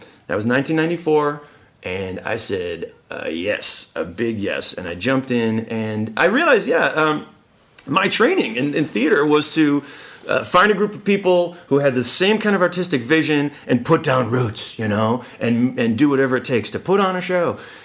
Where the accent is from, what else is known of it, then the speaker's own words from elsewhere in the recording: Chicago, Illinois, United States; I grew up in Chicago, the north side of Chicago. I was like born on the south side, moved to the north side, ended up going into the suburbs with my folks back in like the very early 80s.